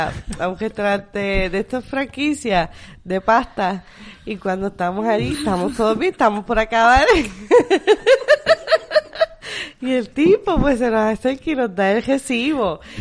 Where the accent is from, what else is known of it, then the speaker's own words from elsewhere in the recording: Salinas, Puerto Rico; moved away; Y yo decía, sí, yo soy de Salinas.